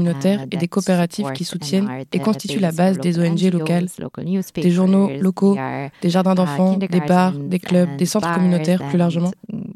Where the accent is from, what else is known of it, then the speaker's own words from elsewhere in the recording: Italy; Je vais prendre l'exemple de l'Italie en tant qu'Italienne